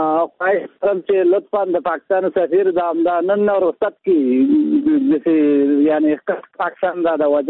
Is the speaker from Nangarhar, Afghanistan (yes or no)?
yes; Jalalabad, Nangarhar, Afghanistan; زه د جلال آباد خو یم، د خیوي ولسوالۍ یم.